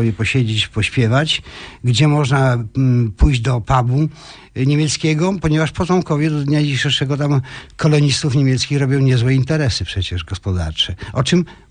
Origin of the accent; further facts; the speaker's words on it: Jasień, Lubusz Voivodeship, Poland; to było w takiej miejscowości, gdzie się urodziłem, niedaleko Lubska, zapewne pan redaktor wie, Jasień. Taka miejscowość jest, to jest moje rodzinne miasto